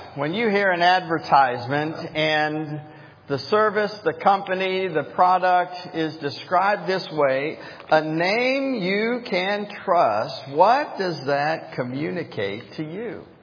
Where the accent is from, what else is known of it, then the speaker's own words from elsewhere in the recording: the South, United States; one of the great things about being a Southerner is we do have these waitresses